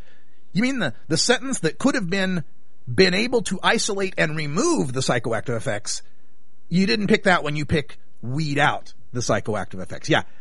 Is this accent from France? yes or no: no; Oregon, United States; driving 53 miles per hour over the speed limit in a hot-boxed car on the main north-south freeway in my home state is not necessarily reckless driving.